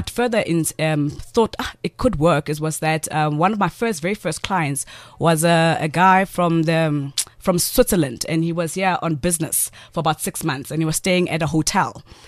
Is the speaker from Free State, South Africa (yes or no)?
yes; Free State, South Africa; back home, I come from the Free State